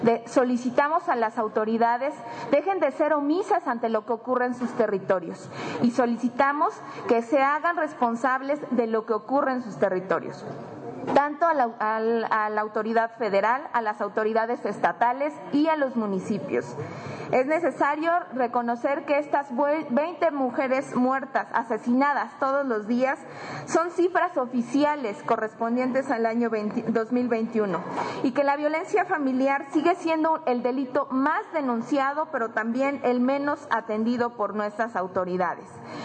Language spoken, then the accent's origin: Spanish; Ecatepec de Morelos, State of Mexico, Mexico; 11 municipios del Estado de México, uno de ellos de donde yo vengo, Ecatepec de Morelos